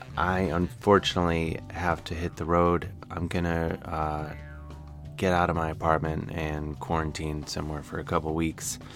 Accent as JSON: {"language": "English", "region": "Midwest", "country": "United States", "accent": "Midwestern", "said": "But I'm doing it with my Midwestern accent that operates in my voice that is like the hum of a college refrigerator."}